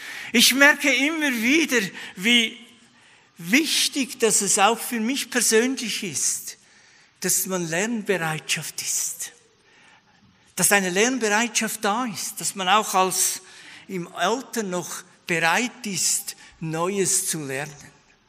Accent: Sternenberg, Zurich, Switzerland; ich bin aufgewachsen in Sternenberg. Das ist so eine Berggemeinde im Kanton Zürich.

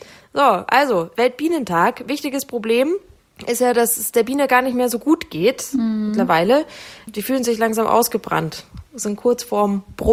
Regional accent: Munich, Bavaria, Germany; dass Köhler ein Berliner ist und ich Münchner.

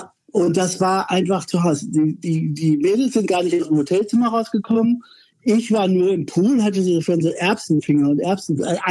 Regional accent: Bielefeld, North Rhine-Westphalia, Germany; Ich hatte eine ganz große Ausstellung in Bielefeld, das ist meine Heimatstadt.

